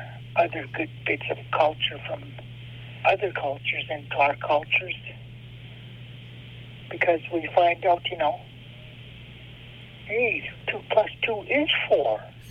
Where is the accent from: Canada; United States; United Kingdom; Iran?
Canada; Yet at the same time, we're Canadian.